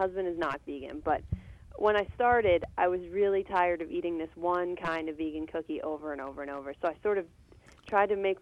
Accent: Pennsylvania, United States; I grew up in Western PA in all kinds of towns. My dad's a minister there, and so we moved around Western PA a lot.

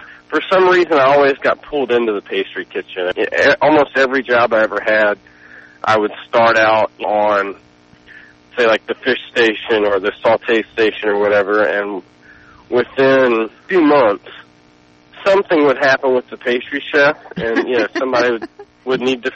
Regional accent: Nashville, Tennessee, United States; I'm born and raised in Nashville, yeah. I mean, I've moved around a little bit

